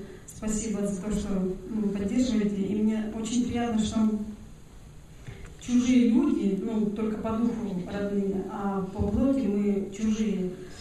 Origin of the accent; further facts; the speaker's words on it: Oregon, United States; из Орегона.